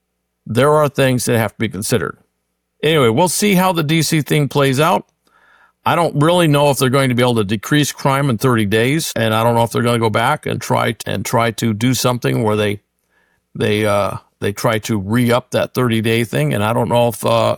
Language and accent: English; California, United States; bring it back to my home state, California